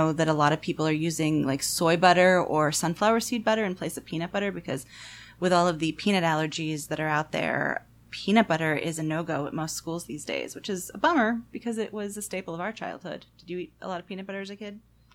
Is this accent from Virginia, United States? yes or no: no; Oregon, United States; you can only get in Oregon in my home state